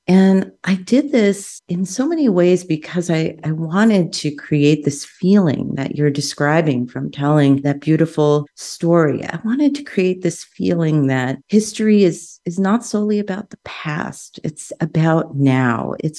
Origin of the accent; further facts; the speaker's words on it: New York City, New York, United States; I'm a second generation Filipino American, and one of my earliest observations from my childhood growing up in New York City